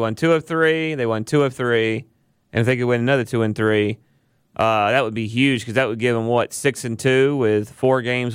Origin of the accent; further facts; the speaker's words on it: Georgia, United States; Well, hold on. I'm from Paulding County. I drive a four-wheel drive truck, and I love NASCAR, too.